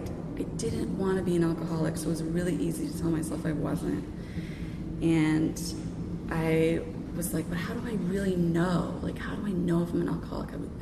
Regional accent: Massachusetts, United States; I grew up in Cape Cod

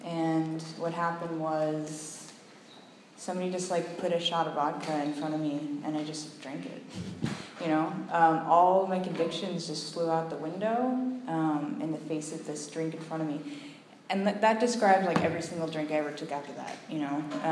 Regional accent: San Francisco, California, United States; I'm from San Francisco, and both my parents are alcoholic

